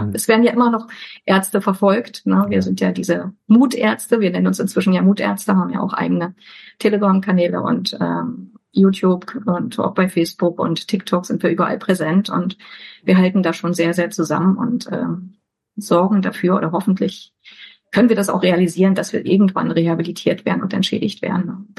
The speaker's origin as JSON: {"language": "German", "country": "Germany", "tie": "born or raised there", "moved": "as an adult", "said": "Ja, Heimat ist das, wo ich geboren bin, wo ich aufgewachsen bin. Ich bin ja schon einmal sozusagen geflohen aus der DDR. Das war ja dann auch schon mal erstmal damals 23 Jahre meine Heimat."}